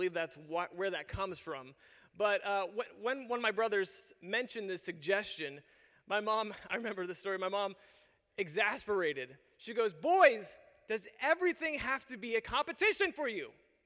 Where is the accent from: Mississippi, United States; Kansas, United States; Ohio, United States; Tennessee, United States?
Ohio, United States; Youngstown; And we grew up in Youngstown, Ohio, which has a very large Ohio Italian population.